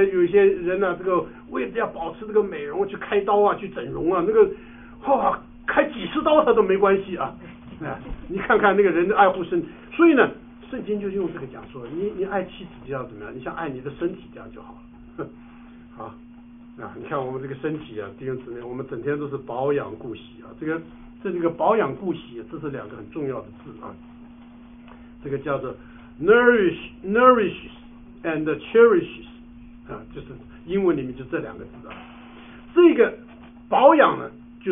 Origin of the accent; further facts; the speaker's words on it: China; now in United States; 我们中国人呢，我想有一个悲哀啊啊，因为呢，我们从小所受到的教育呢，是把父母摆在第一的。